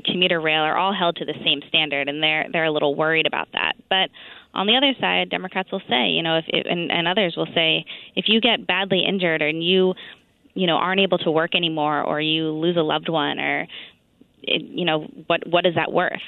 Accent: Lancaster, Pennsylvania, United States; I'm born and raised in Lancaster, Pennsylvania, so lots of ties to PA.

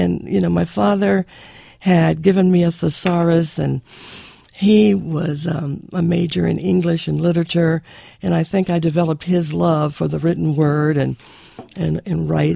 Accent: West Virginia, United States; I don't think as children we realized that we were growing up in Chemical Valley.

